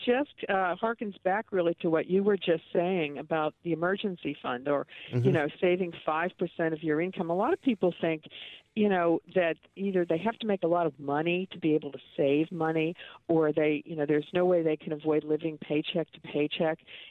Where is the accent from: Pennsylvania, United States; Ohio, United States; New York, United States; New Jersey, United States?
Pennsylvania, United States; Pittsburgh; now in Washington, D.C., United States; No. Originally, I'm from Pittsburgh.